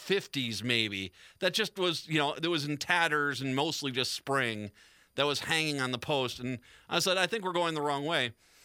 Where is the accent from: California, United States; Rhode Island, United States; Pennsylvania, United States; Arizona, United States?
Rhode Island, United States; Wickford; speaking of growing up in the East Coast, in Rhode Island, when I was a kid, and I'm not joking when I said this, I used to live in Wickford, East Greenwich.